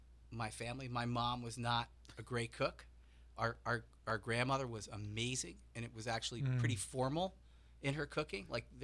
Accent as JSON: {"language": "English", "region": "New Jersey", "country": "United States", "tie": "born or raised there", "said": "For some reason, growing up in Jersey, whenever we'd go on vacation, he would drive south. I never went north until I was 18, you know, to Boston."}